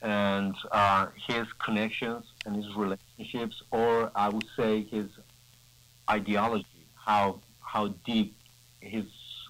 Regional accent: Mashhad, Razavi Khorasan, Iran; And what my advantage is that I grew up there. I was born in Mashhad.

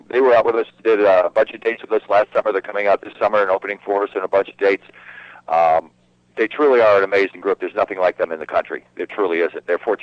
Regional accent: New Haven, Connecticut, United States; a disc jockey in New Haven, Connecticut, where I was from. I was from the New Haven area.

